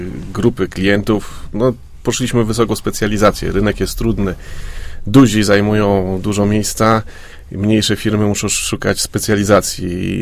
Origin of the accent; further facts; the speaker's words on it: Gdańsk, Pomeranian Voivodeship, Poland; born there; now in Leszno, Poland; Ja jestem gdańszczaninem z urodzenia, ale ściągnęła mnie tutaj moja małżonka, leszczynianka.